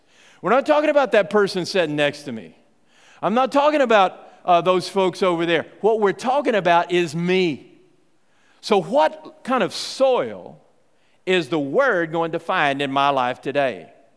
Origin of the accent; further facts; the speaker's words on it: Texas, United States; In fact, I grew up out in West Texas. My granddaddy had a farm, spent many, many days and nights on that farm, and what we had was a turn row.